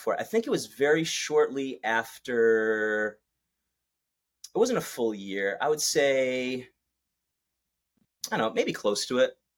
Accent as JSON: {"language": "English", "town": "Boston", "region": "Massachusetts", "country": "United States", "tie": "born or raised there", "said": "you know, I'm 50 minutes from Boston. Boston kid."}